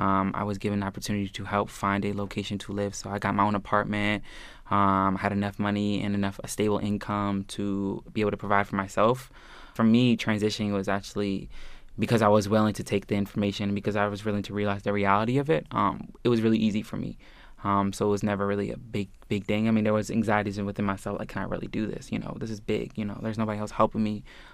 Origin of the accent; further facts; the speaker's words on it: Maryland, United States; now in North Potomac, United States; I'm 22 years old. My hometown is currently Howard County, Maryland, and I'm currently residing in Montgomery County in North Potomac.